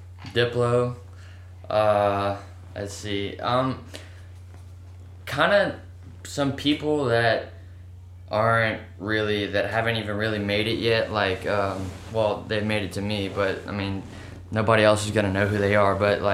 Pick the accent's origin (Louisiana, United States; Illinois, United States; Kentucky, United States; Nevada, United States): Louisiana, United States; New Orleans; I'm from New Orleans, and my family's from New Orleans